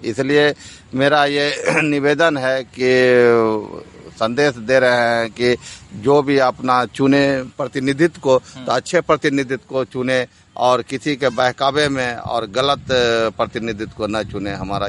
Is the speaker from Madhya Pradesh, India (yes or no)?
no; Bihar, India; मैं मुस्कीपुर पंचायत का रहने वाला हूँ, वार्ड नंबर 11 का।